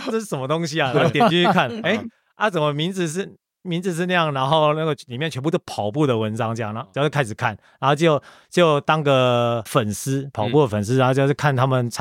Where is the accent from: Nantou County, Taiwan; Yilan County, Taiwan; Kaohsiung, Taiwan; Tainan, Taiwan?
Yilan County, Taiwan; Yilan; 因为2013的大专杯，是在我家乡宜兰，在宜兰办的啊